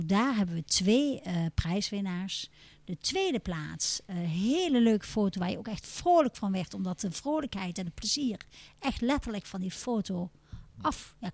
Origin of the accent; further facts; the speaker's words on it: Tholen, Zeeland, Netherlands; Dat we enerzijds toch een beetje kijken naar de Brabantse, maar we zijn ook echt Zeeuws.